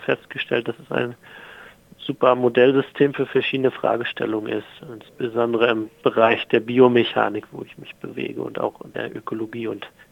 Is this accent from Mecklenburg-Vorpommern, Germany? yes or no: yes; Mecklenburg-Vorpommern, Germany; moved away as an adult; also born or lived in Kiel; now in Sydney, Australia; Ich komme ursprünglich aus dem Norden oder aus dem Nordosten, also aus Mecklenburg-Vorpommern, habe aber mein gesamtes Studium in Kiel verbracht, also in Schleswig-Holstein, nördlich von Hamburg.